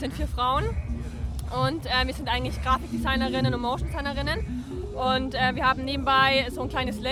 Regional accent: Nuremberg, Bavaria, Germany; wir kommen auch eben aus Nürnberg.

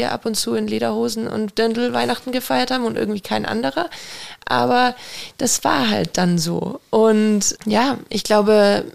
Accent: Dresden, Saxony, Germany; Ich bin 98 geboren, in Dresden, also ich bin auch in Dresden aufgewachsen, in die Schule gegangen.

